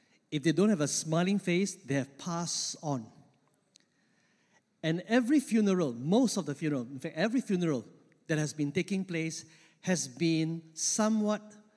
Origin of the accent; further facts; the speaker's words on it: Kluang, Johor, Malaysia; not only I come from Malaysia, I come from the happiest town in Malaysia, and it's called Keluang, all right?